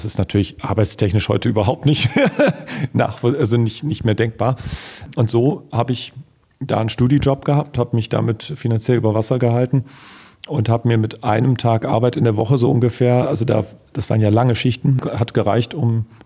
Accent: Oldenburg, Lower Saxony, Germany; habe in Oldenburg, also wo ich aus der Gegend, wo ich herkomme, gab es auch ein großes Programmkino

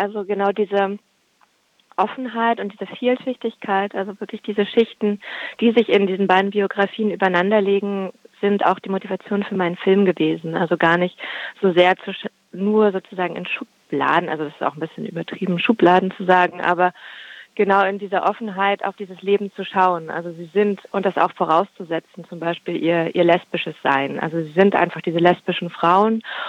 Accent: East Berlin, Berlin, Germany; born there; ich bin 1985 in Ostberlin geboren

